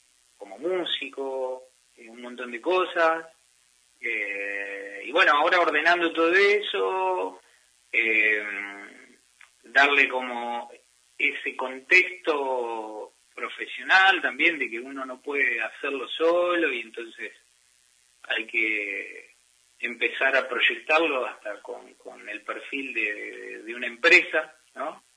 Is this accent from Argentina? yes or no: yes; Argentina; moved away as an adult; also born or lived in Madrid, Spain; yo salí de Argentina, fui a Madrid, dije, wow, esto es el primer mundo, qué mal que estamos en Argentina